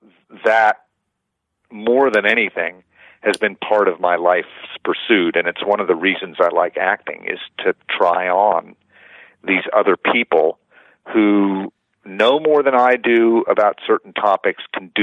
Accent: Oklahoma, United States; But since I have this name and I'm from Oklahoma and I play these roles

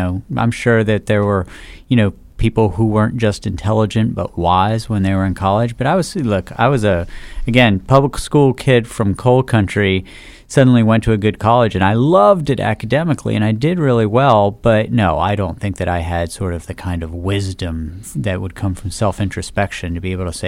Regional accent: West Virginia, United States; I grew up in the hills of southern West Virginia.

